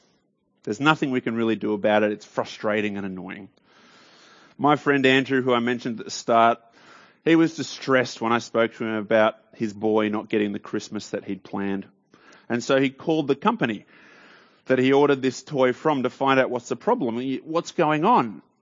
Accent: Sydney, New South Wales, Australia; Since I grew up in Sydney, I don't really understand those geographical tensions in Melbourne.

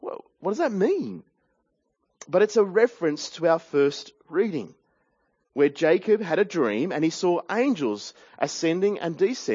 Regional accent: Sydney, New South Wales, Australia; now in Melbourne, Australia; In fact, as many of you know, I'm from Sydney, and when I first moved to Melbourne

